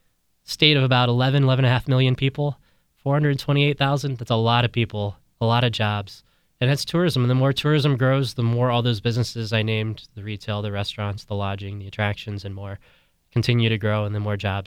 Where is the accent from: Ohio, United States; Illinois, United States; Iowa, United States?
Ohio, United States; Akron; It does, and being an Akron, growing up in Akron, is right down the street from me in Canton